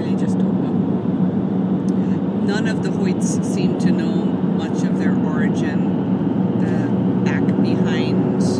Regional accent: Limerick, Munster, Ireland; now in United States; So I never use that. I say, oh, I'm from Limerick. And then the focus of the lens of their eyes narrows and they look at you and they say, oh, you're really Irish.

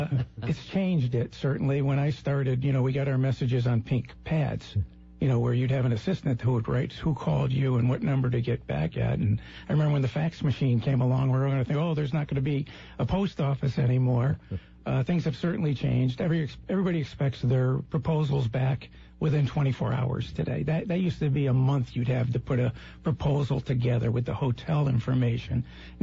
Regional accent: Old Lyme, Connecticut, United States; In my hometown, the Florence Griswold Museum, and Old Lyme continues to be a great spot for off-site events.

